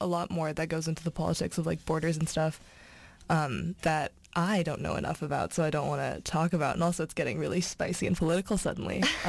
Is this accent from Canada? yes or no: yes; Canada; based on the fact that we're both Canadian.